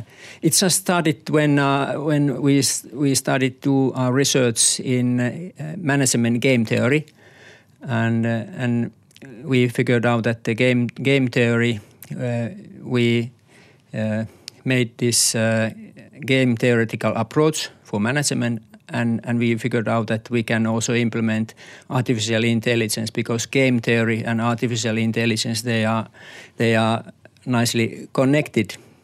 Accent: Finland; English is a second language; And I come from Finland, which is North Europe country.

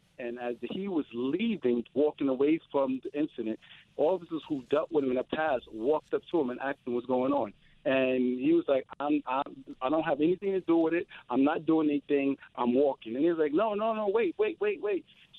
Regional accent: New York, United States; I was born and raised in New York

